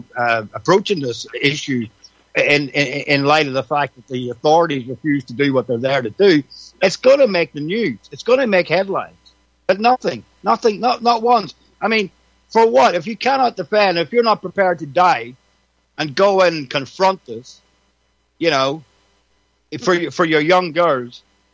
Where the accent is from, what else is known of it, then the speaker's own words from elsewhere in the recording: Northern Ireland, United Kingdom; This would not have happened where I grew up in Northern Ireland, I can tell you that.